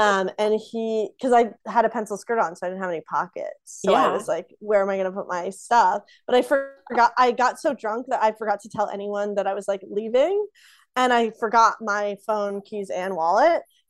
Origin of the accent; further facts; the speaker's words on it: the South, United States; I grew up in the South.